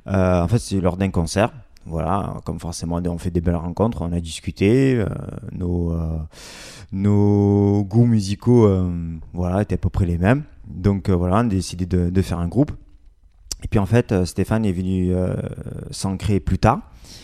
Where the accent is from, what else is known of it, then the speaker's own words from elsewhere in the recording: Marseille, Provence-Alpes-Côte d'Azur, France; non, il n'y a que moi qui suis de Marseille